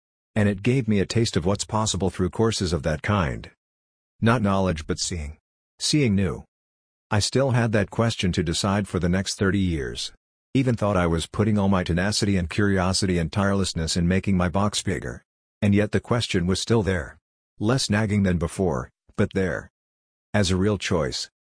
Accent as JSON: {"language": "English", "country": "Hungary", "second_language": "English", "said": "When I want to explain anything to people back in Hungary, I don't have the words."}